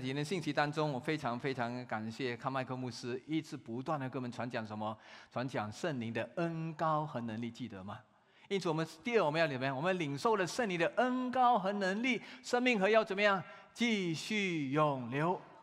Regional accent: China; now in United States; 就漂洋渡海到美国来打拼天下。脸皮厚够不厚啊？够厚了吧？不但是脸皮厚，我们手皮也够厚。我们中国人最怎么样？刻苦耐劳。

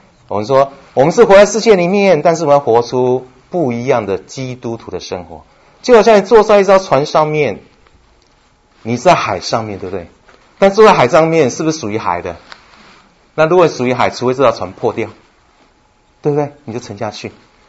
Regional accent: Taiwan; 我不晓得你哪里来的，我们台湾来的

